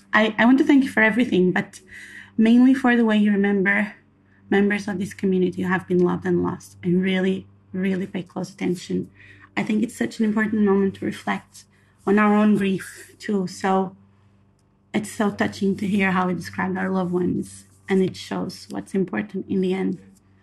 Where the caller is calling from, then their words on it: Dublin, Leinster, Ireland; from Dublin's chapter, and I just finished binge listening to all episodes